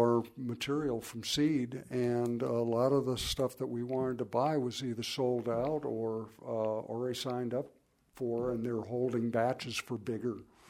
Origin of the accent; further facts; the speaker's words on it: Florida, United States; moved away as an adult; Yeah, well, we are from Florida. My wife is one of the few born and bred Floridians, true Floridians